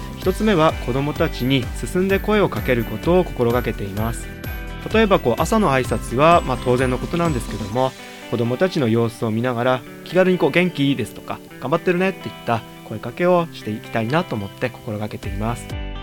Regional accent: Hiraka, Aomori, Japan; 平賀町出身です。

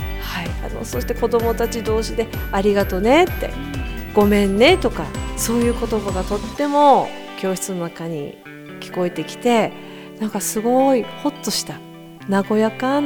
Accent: Miyakojima, Okinawa, Japan; 沖縄県宮古島市から来ました

